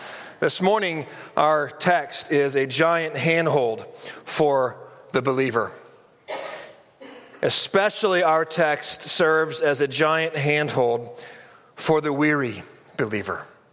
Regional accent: California, United States; Most of you know that I grew up in California, and I went to college way up in Northern California.

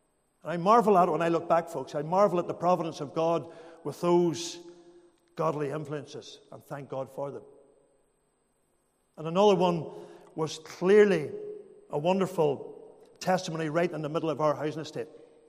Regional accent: Northern Ireland, United Kingdom; When I think about those years as a boy growing up in Makarrah, and Makarrah was very much like a lot of towns in the 70s, mid-70s, late 70s, early 80s, very much became a polarized town with the Troubles.

